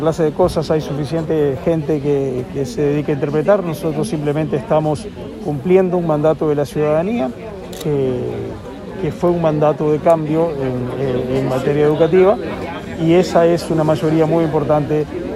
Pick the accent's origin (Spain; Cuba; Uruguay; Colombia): Uruguay; y eso es parte de que nos identifica como uruguayos.